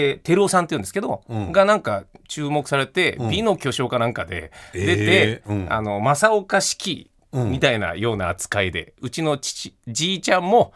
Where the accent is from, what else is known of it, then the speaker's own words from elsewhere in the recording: Gifu, Japan; now in Tokyo, Japan; 岐阜の地元が岐阜なん で、うんうん、で、それで東京出てきてっていうところです。